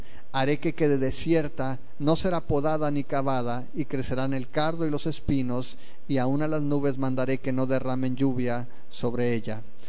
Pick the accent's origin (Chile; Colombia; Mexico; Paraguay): Mexico; quizá para nosotros como mexicanos, como gente que vive en Hermosillo, no tenga mucho sentido